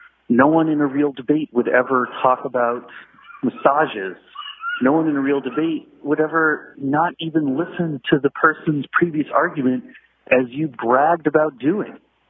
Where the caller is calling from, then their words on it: California, United States; I'm calling from the Paramount studio lot where I work.